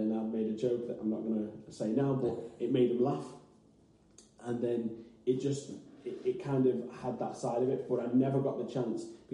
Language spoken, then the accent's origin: English; Liverpool, North West England, United Kingdom; I went, no, I'm from Liverpool.